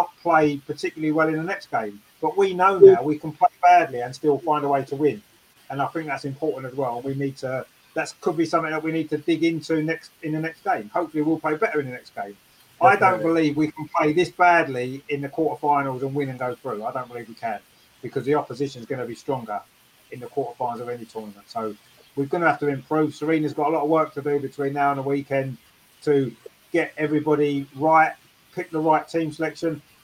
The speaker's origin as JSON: {"language": "English", "region": "England", "country": "United Kingdom", "said": "to be fair, we can't talk being English because we've lost numerous penalty shootouts over the years."}